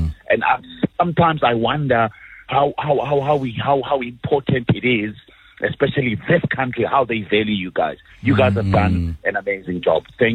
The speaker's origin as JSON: {"language": "English", "country": "South Africa", "said": "they were even more excited to see us as South African."}